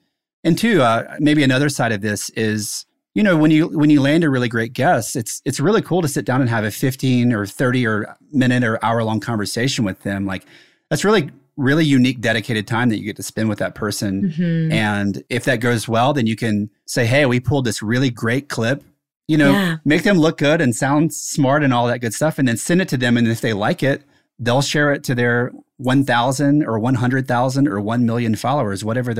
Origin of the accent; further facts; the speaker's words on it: South Carolina, United States; We grew up in the same town. I didn't know him there, but I grew up in South Carolina.